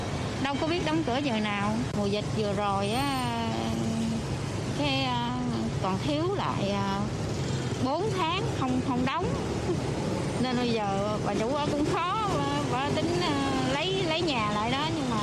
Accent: Tam Nong, Dong Thap, Vietnam; now in Binh Duong, Vietnam; Từ ở Đồng Tháp tới quê em ở huyện Tam Nông, tỉnh Đồng Tháp. Em lên Bình Dương khoảng 15 năm rồi.

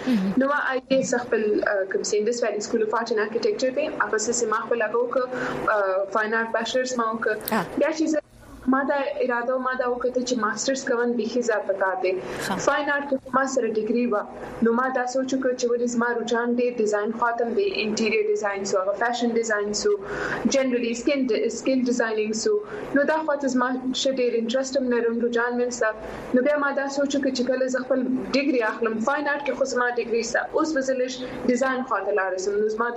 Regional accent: Quetta, Balochistan, Pakistan; moved away as an adult; also born or lived in Karachi; زه سی ام خپل د کوټي سره تعلق لرم بلوچستان کې

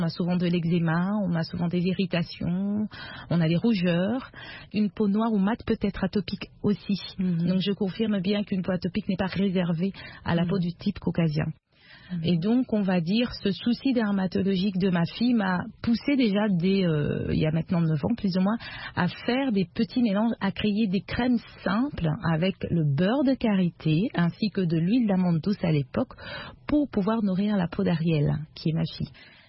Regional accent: Kinshasa, DR Congo; Alors moi, je dirais, j'ai grandi à Kinshasa

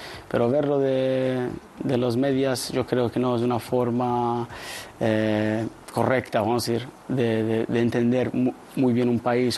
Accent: Qatar; Yo tengo 28 años, soy de Qatar, como pueden ver. Y bueno, mi madre es de Uruguay y mi abuela es de Barcelona, entonces en casa pues siempre hemos hablado en español y por eso aprendí.

